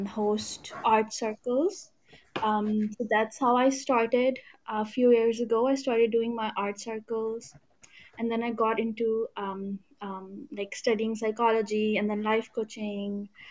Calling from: Pakistan; So I'm from Pakistan. It's in Southeast Asia.

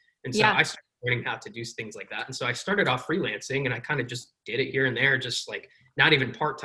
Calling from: Myrtle Beach, South Carolina, United States; I am tuning in from sunny today, Myrtle Beach, South Carolina.

